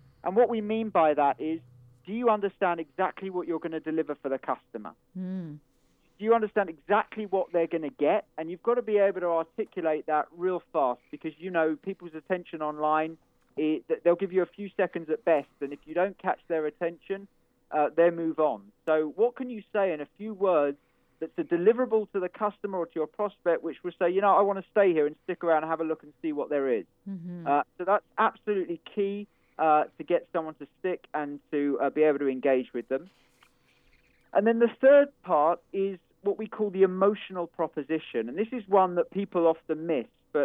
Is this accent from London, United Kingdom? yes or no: yes; London, United Kingdom; I'm in London now and I'm from London.